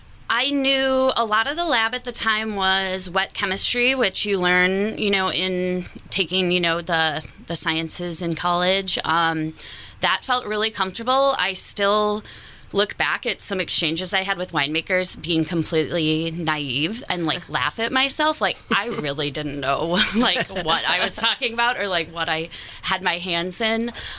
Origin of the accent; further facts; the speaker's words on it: Midwest, United States; Growing up in the Midwest, it was like Miller Lite all day